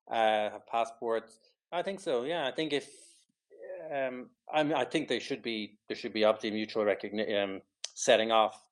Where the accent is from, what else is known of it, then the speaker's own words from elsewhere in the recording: Ireland; why should I, as an Irish person living outside Ireland, be able to use the facilities